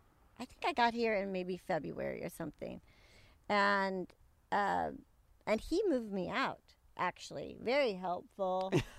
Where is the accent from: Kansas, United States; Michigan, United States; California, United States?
Kansas, United States; I'm from Wholesome, Kansas, and maybe it was that.